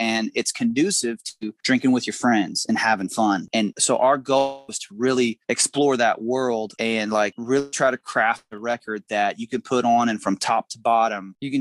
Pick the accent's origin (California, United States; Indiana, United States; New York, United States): Indiana, United States; now in Nashville, United States; No, I grew up, we're all from Southern Indiana, which is about 3 hours north of Nashville.